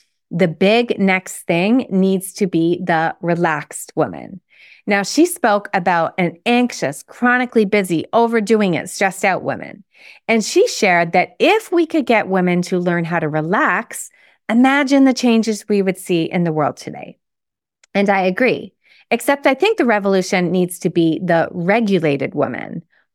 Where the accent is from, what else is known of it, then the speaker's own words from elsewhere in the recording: Toronto, Ontario, Canada; I saw her speak in my hometown of Toronto